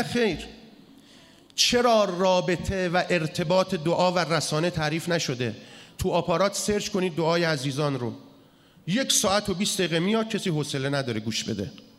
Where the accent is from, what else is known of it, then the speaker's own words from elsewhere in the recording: Iran; گفتم نه من ایرانی هستم.